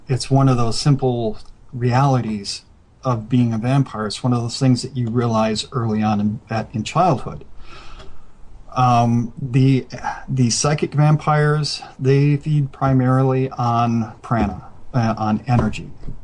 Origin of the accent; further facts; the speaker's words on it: Mississippi, United States; I spent some time growing up in Mississippi. I've moved all over the place as a kid.